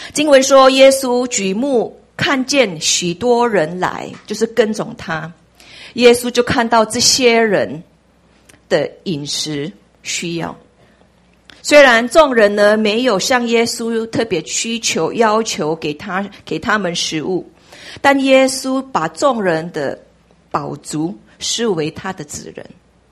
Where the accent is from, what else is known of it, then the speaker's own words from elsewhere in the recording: Philippines; Chinese is a second language; 其实是一个外国人，我菲律宾华侨，所以我中文有一点 KK 的，所以万一有发音不准的话，请你们包容原谅我。